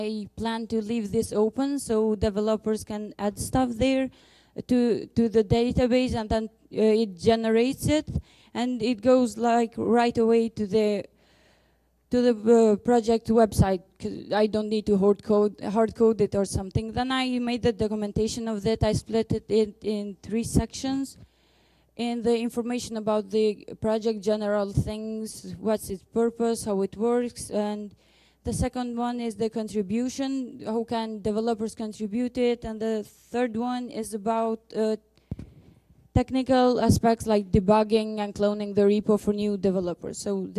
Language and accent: English; Kosovo; I'm from Republic of Kosovo